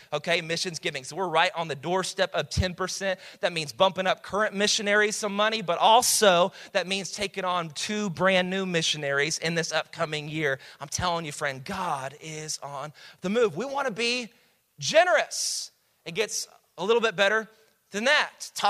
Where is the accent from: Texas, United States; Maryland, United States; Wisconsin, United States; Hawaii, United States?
Texas, United States; Mesquite; I'm telling you, man, we played dirty where I grew up in Mesquite, Texas.